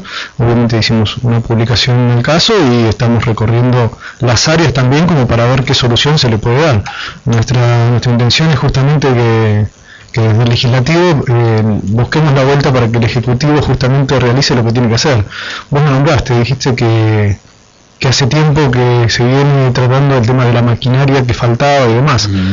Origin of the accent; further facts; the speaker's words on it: Pinamar, Buenos Aires Province, Argentina; cuando fui a estudiar a Buenos Aires y demás, y decía, sí, yo soy de Pinamar